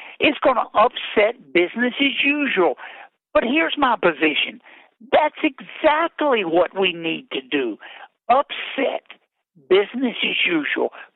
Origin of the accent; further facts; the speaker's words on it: Louisiana, United States; I'm from Louisiana, and I watched LSU and Alabama play the other night.